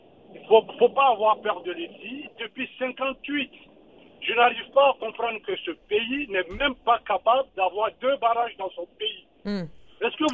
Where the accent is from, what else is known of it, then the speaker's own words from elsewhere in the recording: Guinea; Moi-même, je suis guinéen, mais je ne suis pas né en Guinée, au fait.